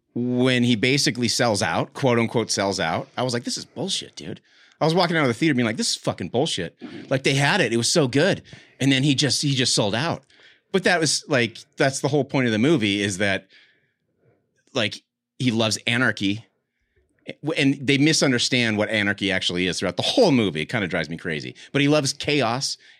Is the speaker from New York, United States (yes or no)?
no; Salt Lake City, Utah, United States; I grew up in Salt Lake.